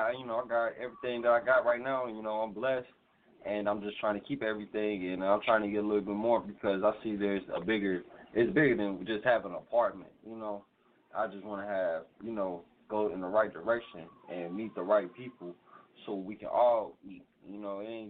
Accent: Chicago, Illinois, United States; also born or lived in Rockford; Out there in Chicago and shit, man. I was living out there out west. I stayed out south, stayed up north, shit. Stayed in the burbs. I stayed everywhere. I even lived in Rockford and shit. So I just been all through Illinois throughout my whole life and shit

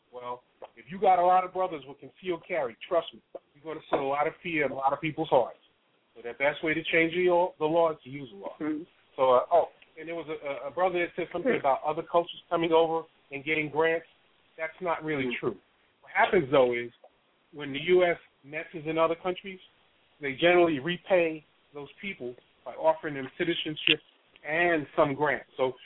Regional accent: New York, United States; I grew up in New York in the 60s, okay?

